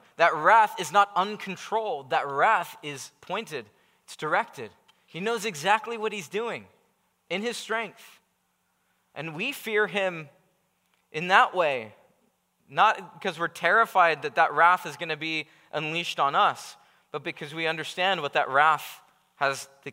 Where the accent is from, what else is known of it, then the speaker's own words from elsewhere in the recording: United States; I love firearms because I'm American, and I'm sure I'm not alone in that, in this room.